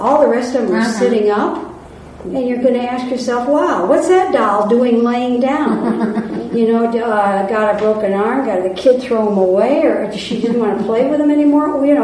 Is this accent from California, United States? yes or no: no; Valparaiso, Indiana, United States; now in Seattle, United States; I'm from Northern Indiana, and from Valparaiso, and oftentimes I'll go back.